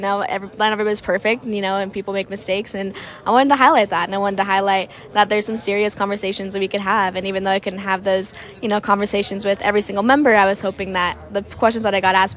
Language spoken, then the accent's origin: English; Macomb, Illinois, United States; So I grew up in Macomb, Illinois, which is on the western side, and I actually grew up in town, didn't grow up on a farm